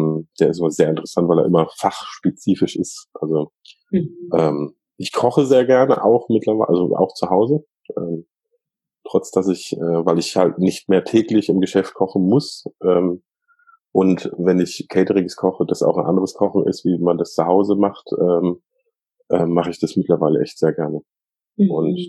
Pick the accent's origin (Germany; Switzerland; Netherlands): Germany; Northern Germany; born there; Ich bin ja gebürtiger Norddeutscher, aber ich bin jetzt pfälzisch.